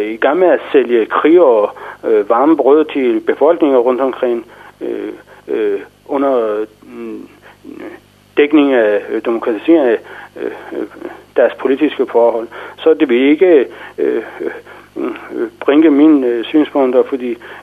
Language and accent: Danish; Iran; Danish is a second language; fordi jeg er iraner